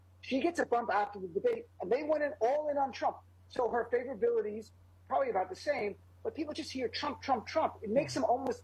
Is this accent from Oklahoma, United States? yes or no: no; New Jersey, United States; Well, look, I'm from New Jersey. We say vote early, vote often.